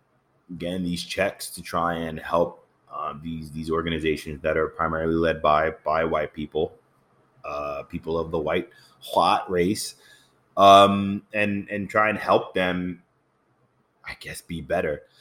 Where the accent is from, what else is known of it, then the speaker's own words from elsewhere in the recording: Haiti; I'm from Haiti.